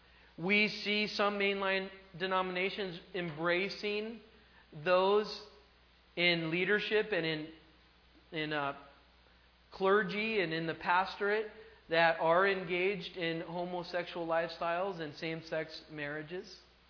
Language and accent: English; California, United States; And I'm from California, and I thought, you know, be a lot more conservative out here.